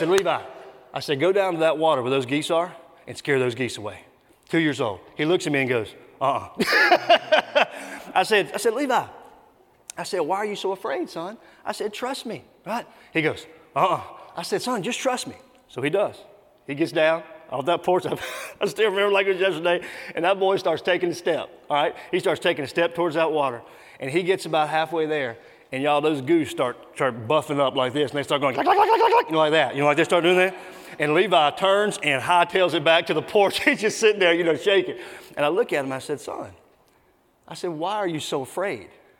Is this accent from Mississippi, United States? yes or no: yes; Mississippi, United States; now in Columbia, United States; originally we're from Mississippi, for those of you who don't know, and we're here in Columbia, South Carolina now